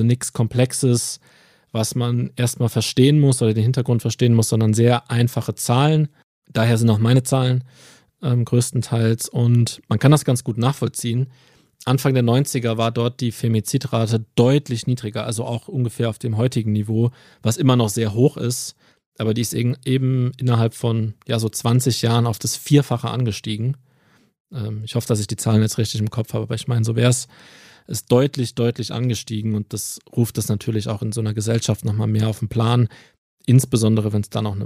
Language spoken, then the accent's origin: German; Saarland, Germany; Ich bin im Saarland groß geworden